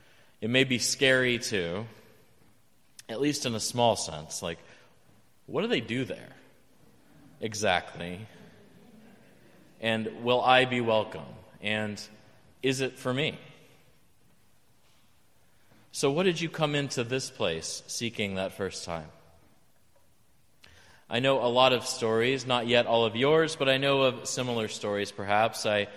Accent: Texas, United States; I had returned to my home state after a 2-year absence

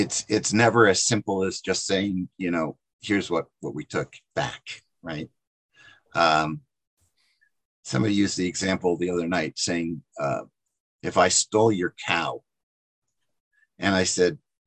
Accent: Livingston, New Jersey, United States; I grew up in New Jersey, as was mentioned, and I grew up in a little suburban city, town called Livingston.

